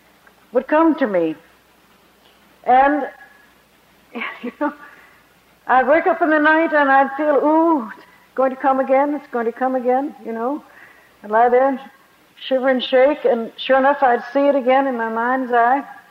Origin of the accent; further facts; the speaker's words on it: China; Well, I was brought up in China, and life was very difficult in a way